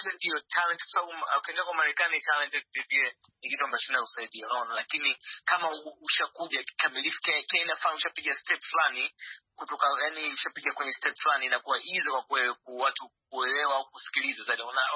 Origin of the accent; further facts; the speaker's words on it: Tanzania; kama natoka Tanzania